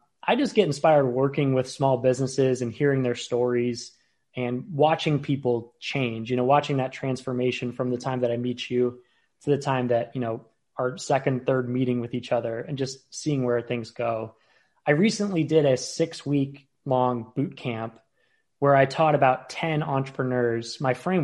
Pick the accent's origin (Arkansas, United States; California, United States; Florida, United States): Florida, United States; Tarpon Springs; also born or lived in Indiana / Chicago; Yeah, I grew up in Tarpon Springs.